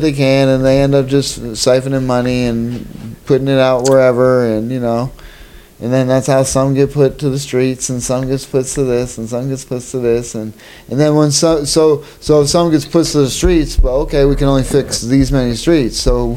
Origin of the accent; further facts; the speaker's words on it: Erie, Pennsylvania, United States; now in Cleveland, United States; I mean, I grew up in Erie, so we got it worse there than we do here in Cleveland.